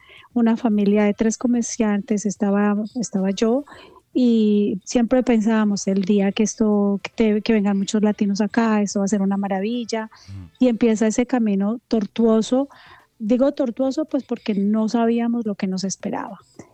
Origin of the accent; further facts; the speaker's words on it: Colombia; moved away as an adult; now in United Kingdom; me sentía súper lejos de mi país, añoraba muchísimo a Colombia por pues dificultades en mi país, pues no pude estar allá, decidimos viajar al Reino Unido